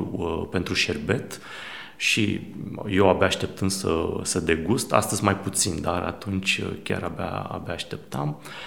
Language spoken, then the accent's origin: Romanian; Medgidia, Constanța County, Romania; born there; Eu m-am născut în Megidia, în așa numitul cartier tătăresc.